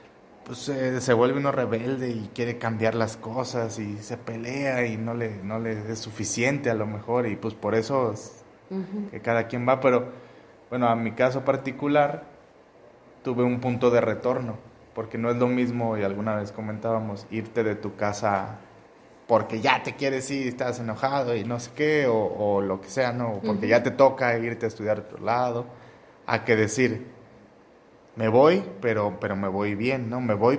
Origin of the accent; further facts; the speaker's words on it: Colima, Mexico; yo soy de Colima, de mi papá, mis papás los dos viven allá